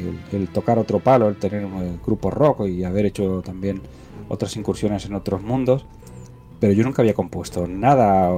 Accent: Cúllar, Andalusia, Spain; allí en Granada, en Benamaurel, en una población cercana a Cúllar, a mi pueblo.

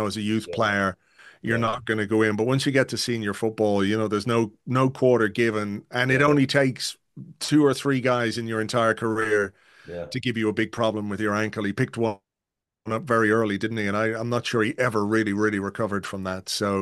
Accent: England, United Kingdom; I was born in England, so I was born in England to both my parents from Dublin, from Drimna. But we lived over there, and we lived over there in the full knowledge that we were Irish, me and my brother. We were brought up by Irish parents to, be Irish.

